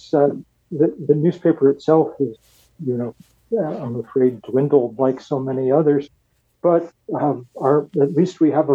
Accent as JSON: {"language": "English", "town": "Lexington", "region": "Massachusetts", "country": "United States", "tie": "born or raised there", "said": "I had the writerly good fortune of growing up in Lexington, Massachusetts, which means that I have access to all of American history"}